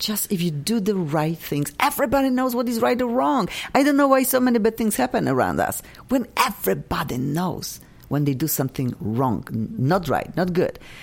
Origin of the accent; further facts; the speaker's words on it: Poland; English is a second language; Of course, I'm from Poland